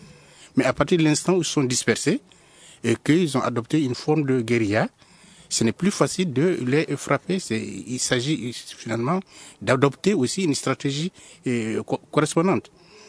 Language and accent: French; Konna, Mopti, Mali; J'ai dit que je suis bien de Kona